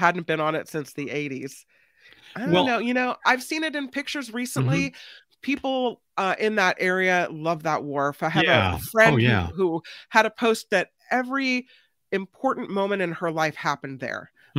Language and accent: English; California, United States; Well, Dora says the president just landed in my hometown in Santa Cruz County.